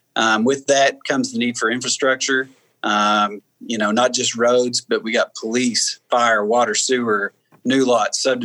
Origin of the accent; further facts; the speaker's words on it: Springdale, Arkansas, United States; Lived my whole life there. I graduated Springdale High School. Went to the U of A.